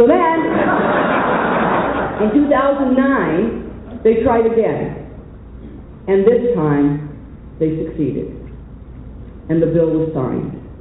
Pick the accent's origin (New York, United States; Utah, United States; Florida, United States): Utah, United States; Ogden; my hometown of Ogden, Utah